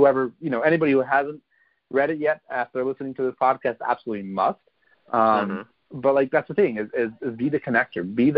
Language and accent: English; St. Louis, Missouri, United States; I've connected with people because I grew up in St. Louis, and on their profile it said they're from St. Louis.